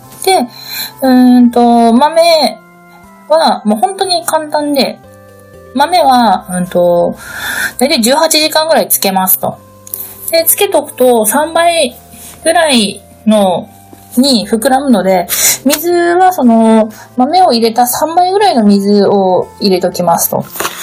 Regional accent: Hokkaido, Japan; うちの実家は北海道なんですけど、

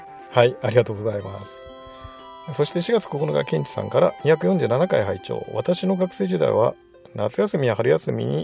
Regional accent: Kagawa, Japan; 僕が香川で生まれ育った間お世話になった方がされている酒造さんのもの

